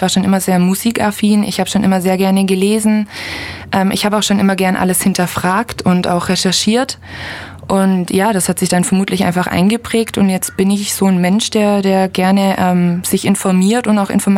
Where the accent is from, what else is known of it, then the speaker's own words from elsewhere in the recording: Ulm, Baden-Württemberg, Germany; Ja, ich bin in Ulm groß geworden, Ulm und Umgebung.